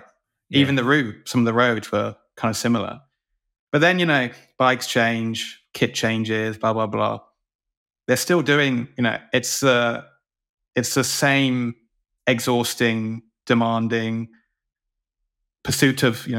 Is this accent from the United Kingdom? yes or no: yes; United Kingdom; Firstly, I'm British. I've grown up in a British cycling community